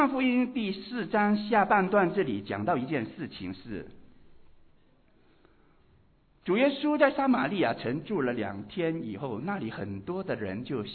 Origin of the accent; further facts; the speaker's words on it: Fujian, China; 我们福建人，福建人到了那里都很团结，有同乡会